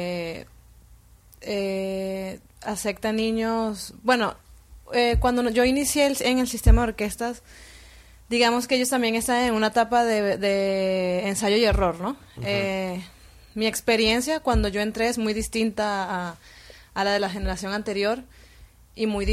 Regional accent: Caracas, Capital District, Venezuela; Pues bueno, soy de Caracas, Venezuela es la capital del país.

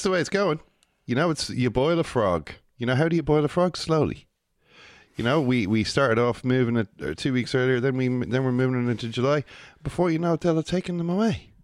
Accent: Ireland; The only information I had about when the All-Ireland final was going to be was that I'm an Irishman. You know? I'm an Irishman.

